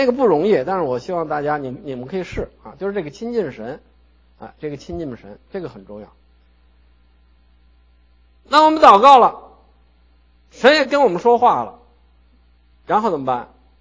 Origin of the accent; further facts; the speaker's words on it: China; 我们从中国来的人，我们以前不信神的人